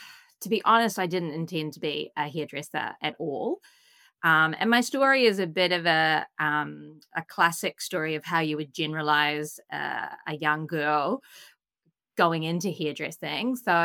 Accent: New Zealand; now in Melbourne, Australia; I am a Kiwi, so I'm a Kiwi in Australia.

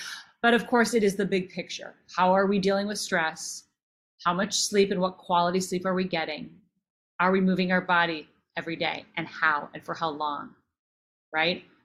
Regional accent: Minnesota, United States; I grew up in Minnesota. Land of the cow.

